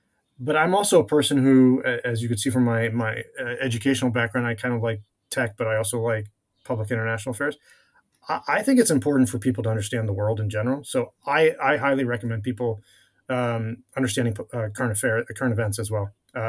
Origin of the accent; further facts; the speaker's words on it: Washington, District of Columbia, United States; Well, you know, I grew up in Washington, D.C., so I read The Washington Post and the New York Times also.